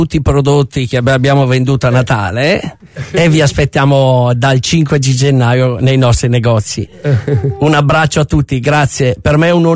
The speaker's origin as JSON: {"language": "Italian", "town": "Mantua", "region": "Lombardy", "country": "Italy", "said": "No, Mantova, noi siamo di Mantova"}